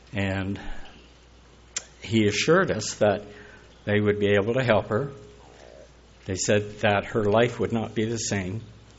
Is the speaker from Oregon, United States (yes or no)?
yes; Portland, Oregon, United States; Greetings. … from Portland, Oregon area